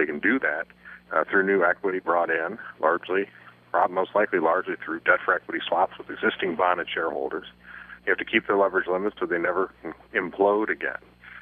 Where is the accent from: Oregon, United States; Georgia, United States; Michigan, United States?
Michigan, United States; Detroit; So I'm from Detroit. We put our nose to the grindstone.